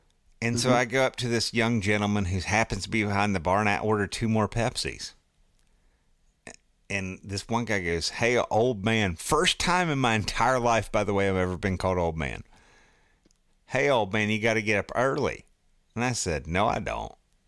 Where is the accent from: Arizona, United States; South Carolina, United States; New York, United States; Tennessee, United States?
Tennessee, United States; because they're from Wisconsin, I'm from Tennessee, and I cracked up.